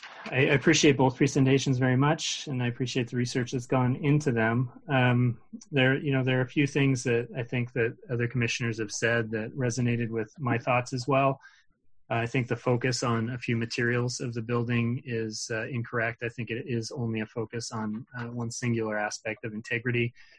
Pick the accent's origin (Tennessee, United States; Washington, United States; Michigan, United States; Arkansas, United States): Washington, United States; Tacoma; I grew up in Tacoma. I grew up in this neighborhood.